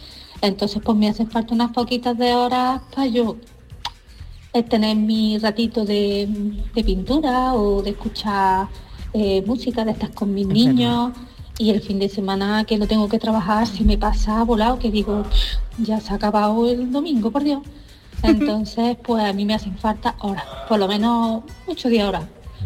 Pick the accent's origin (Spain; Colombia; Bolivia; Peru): Spain; Almodóvar del Río, Andalusia; Yo soy de Almodóvar del Río, aquí en Córdoba.